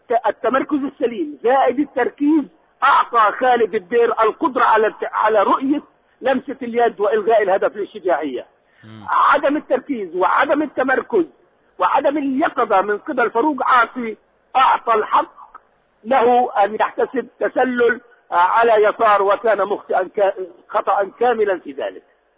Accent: Palestine; ونحن كلنا فلسطينيين

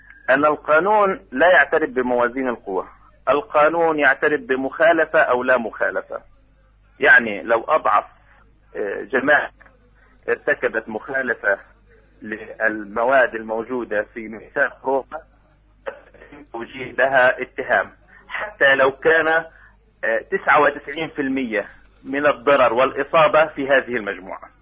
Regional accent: Palestine; وحتى نتجنب نحن كفلسطينيين أي إدانة من قبل أي هيئة دولية.

